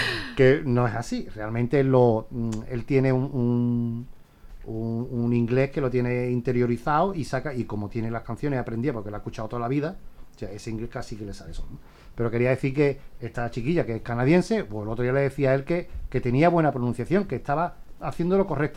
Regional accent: Andalusia, Spain; Nosotros somos españoles y andaluces y tú sabes nuestra propia forma de hablar

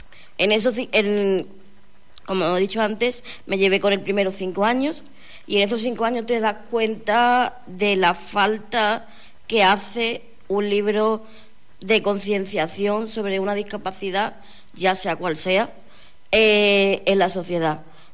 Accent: Lepe, Andalusia, Spain; El primero es sobre el carnaval de mi pueblo, yo soy de Lepe, como he dicho antes

